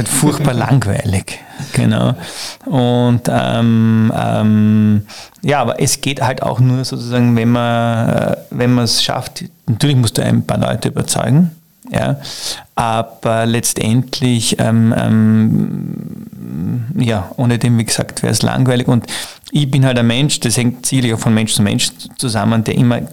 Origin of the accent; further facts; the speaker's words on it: Vienna, Austria; born there; bin ja eigentlich auch gebürtiger Wiener, weil sie sich nicht leugnen lässt anhand meiner Sprache.